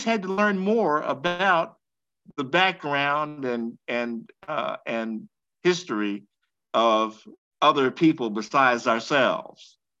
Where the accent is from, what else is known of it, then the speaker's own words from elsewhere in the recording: Atlanta, Georgia, United States; I used to go back and think about growing up in Atlanta, Georgia, which is where I went to elementary school. And I went to an all-Black elementary school and lived in a Black neighborhood, et cetera, et cetera.